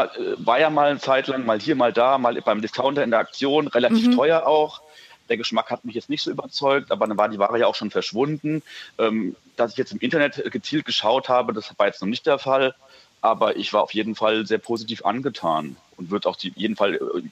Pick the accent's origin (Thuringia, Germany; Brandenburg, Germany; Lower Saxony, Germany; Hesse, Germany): Hesse, Germany; Wiesbaden; Ich komme aus Wiesbaden.